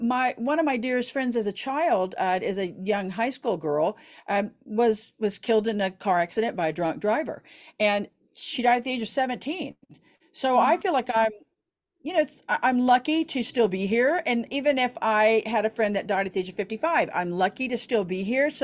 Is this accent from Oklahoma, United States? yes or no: yes; Oklahoma, United States; I was back in Oklahoma with the wind. Yes. And so I grew up in Oklahoma and I forgot about the wind.